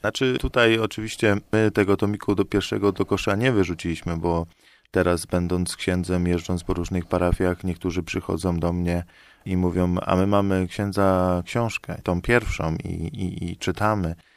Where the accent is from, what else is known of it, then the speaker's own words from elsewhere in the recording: Witaszyce, Greater Poland Voivodeship, Poland; Wychowałem się w Witaszycach i tam też aż do czasów skończenia seminariów mieszkałem.